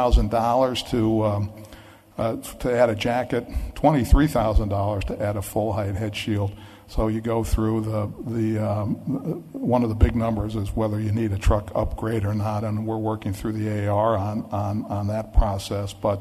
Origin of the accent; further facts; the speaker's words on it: Ithaca, New York, United States; I grew up in Ithaca, New York, so I was happy to see that my hometown was represented.